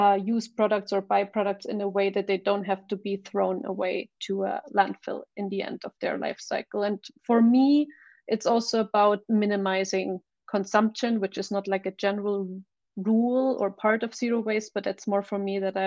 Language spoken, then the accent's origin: English; Germany; moved away as an adult; also born or lived in Berlin; now in Reykjavik, Iceland; I'm from Germany. I moved to Iceland 5 years ago, and I tried to live sustainable or more like a zero waste lifestyle in Berlin, where I lived before I moved here.